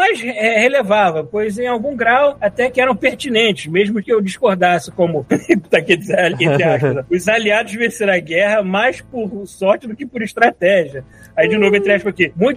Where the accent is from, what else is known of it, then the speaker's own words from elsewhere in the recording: Rio de Janeiro, Brazil; Eu venho do Rio de Janeiro